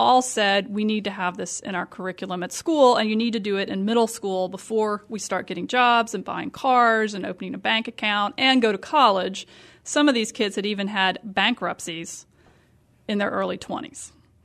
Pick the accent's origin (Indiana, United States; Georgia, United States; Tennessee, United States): Tennessee, United States; now in North Carolina, United States; like I said, I'm from Tennessee. I came to the state because of education.